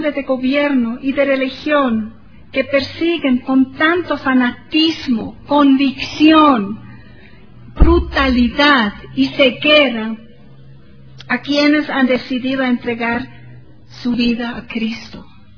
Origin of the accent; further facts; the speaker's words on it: Bolivia; Entonces, eso ya es algo más que podemos tocar como bolivianos, ¿cierto?